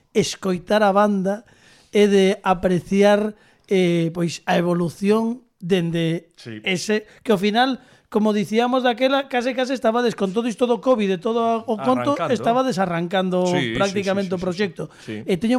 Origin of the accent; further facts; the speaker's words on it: Vigo, Galicia, Spain; Mira, son de Vigo, mira que pouco actualizado teño